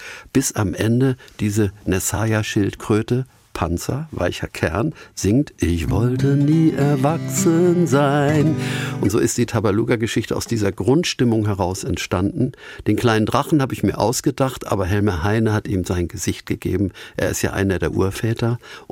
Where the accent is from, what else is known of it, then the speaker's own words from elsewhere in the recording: Hamburg, Germany; Dieser Fluss hat mich ja eigentlich als Hamburger immer als elbabwärts geprägt. Mein Vater war Seemann.